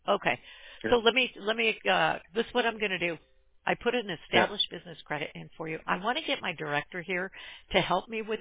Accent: Quebec City, Quebec, Canada; Quebec City.

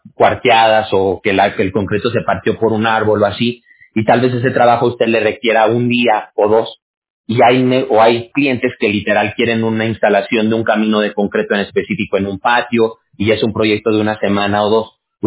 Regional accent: Mexico; yo soy mexicano.

